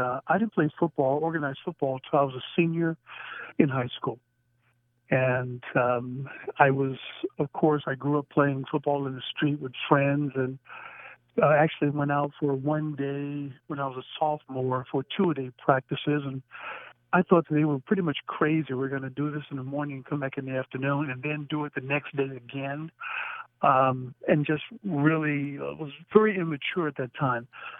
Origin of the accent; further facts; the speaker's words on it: St. Louis, Missouri, United States; Coach Coryell, of course, I grew up in the East St. Louis, St. Louis, Missouri area.